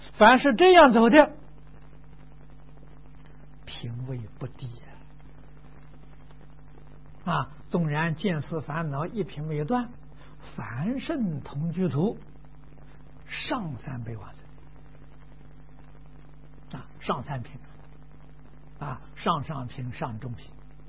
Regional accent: China; 我们是中国人叫灵魂啊

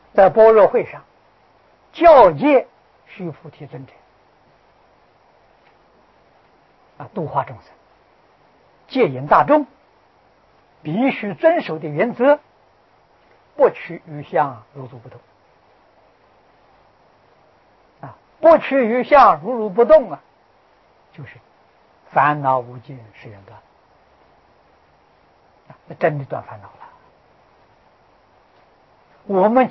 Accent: China; 我们中国人对于神有个定义啊

